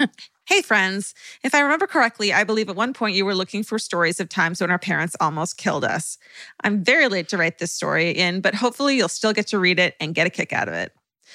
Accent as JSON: {"language": "English", "town": "North Bend", "region": "Washington", "country": "United States", "said": "When I tell people I'm from North Bend, I'll often get the response, oh, so you're from Twin Peaks? And I just say yes."}